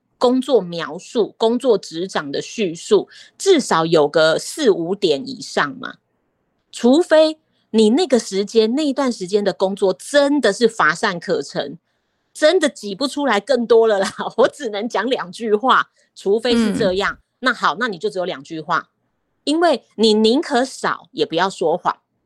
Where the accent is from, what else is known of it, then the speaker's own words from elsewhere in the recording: Taiwan; first language Taiwanese Hokkien; Chinese is a second language; 我从小就在家里就会讲台语啊，所以我台语写精通好像很合理，对不对？